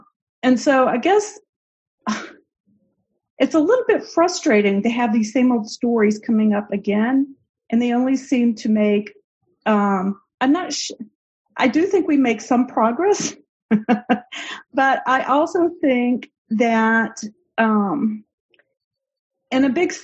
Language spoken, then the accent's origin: English; the South, United States; now in Chicago, United States; I grew up in the South as well, and so all of this seems very familiar in a way, in a big way. But I also live on the South Side of Chicago and have since the 1980s.